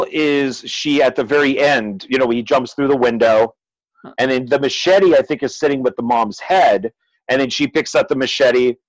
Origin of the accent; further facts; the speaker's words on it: Pasadena, California, United States; I was from Pasadena, he's in LA, and for roughly 5 years